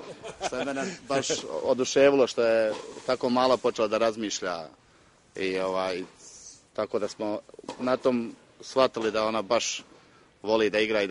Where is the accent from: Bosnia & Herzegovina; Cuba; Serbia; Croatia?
Bosnia & Herzegovina; Novi Travnik, Central Bosnia Canton; also born or lived in Prijedor; now in Appleton, United States; Ja sam iz Novog Travnika, otišao sam za Prijedor. U Prijedoru smo bili neki 10 godina i onda smo došli 2003. u Ameriku. Ovdje smo se preselili i evo, tu smo se snašli u Appletonu.